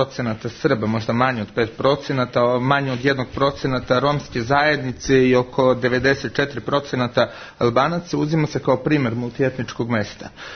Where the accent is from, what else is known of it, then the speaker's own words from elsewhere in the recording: Kosovska Kamenica, Gjilan District, Kosovo; Takođe iz Kosovske Kamenice, kulturno sklonište Krik.